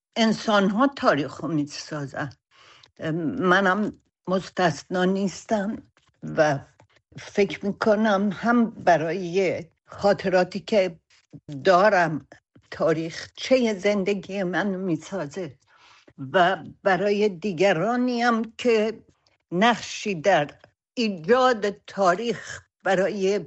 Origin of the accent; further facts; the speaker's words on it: Iran; moved away; از وقتی که از ایران اومدم بیرون